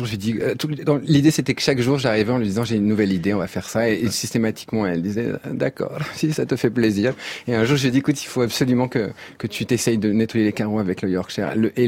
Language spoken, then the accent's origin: French; France; sauf que moi, je suis français